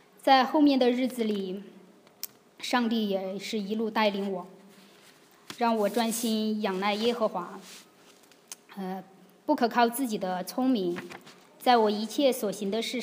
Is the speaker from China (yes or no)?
yes; China; 在中国我们也有自己的亲朋好友，有自己的工作，到了这里我们什么也没有